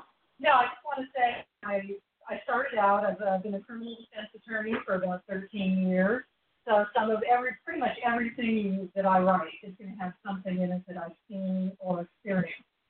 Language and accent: English; Kansas, United States; But I'm out here from Kansas, and I want to thank everyone